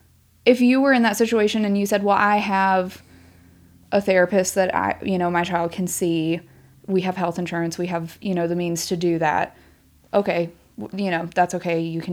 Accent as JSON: {"language": "English", "region": "Virginia", "country": "United States", "tie": "born or raised there", "said": "So I am from Virginia."}